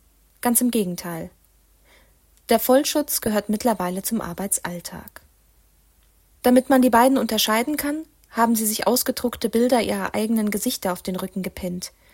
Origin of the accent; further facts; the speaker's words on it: Mainz, Rhineland-Palatinate, Germany; Also ich bin 1993 in Mainz geboren. Ich bin dort aufgewachsen, zur Schule gegangen.